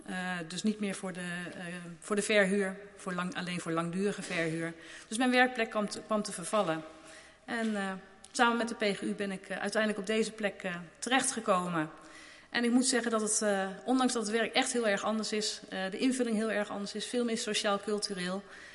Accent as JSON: {"language": "Dutch", "town": "Nieuwegein", "region": "Utrecht", "country": "Netherlands", "tie": "born or raised there", "said": "Ik ben ooit geboren in Utrecht. Het grootste gedeelte van mijn leven heb ik in Nieuwegein gewoond. Tussendoor nog uitstapje naar de meren. En nu weer terug in Nieuwegein. En daar woon ik samen met mijn partner, Erik"}